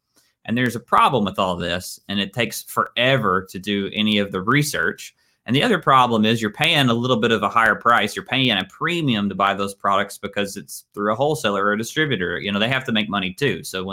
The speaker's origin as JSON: {"language": "English", "region": "Kentucky", "country": "United States", "said": "We come from Eastern Kentucky. It's the poorest part of the United States. It's a very rural part of the United States."}